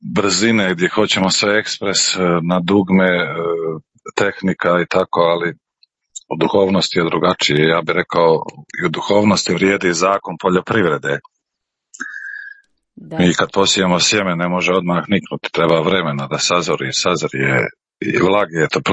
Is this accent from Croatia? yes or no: no; Drinovci, Federation of Bosnia and Herzegovina, Bosnia & Herzegovina; also born or lived in Mostar; Rođen sam u Mostaru, odrastao, živio u Drinovcima, to je jedno selo blizu Imotskog, općina Grude.